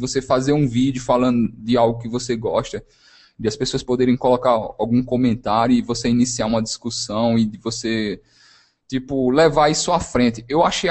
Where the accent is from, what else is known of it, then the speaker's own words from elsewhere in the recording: Paraíba, Brazil; Mas eu sou Paraíba mesmo, tá ligado?